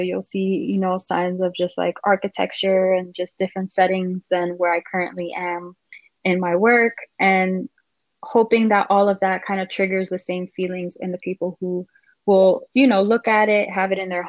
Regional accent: Miami, Florida, United States; I'm from Miami, Florida.

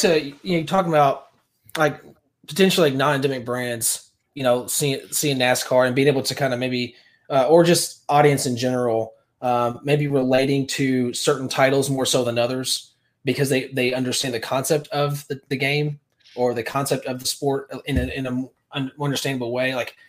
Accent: Kentucky, United States; I'm from Kentucky, so that should make sense.

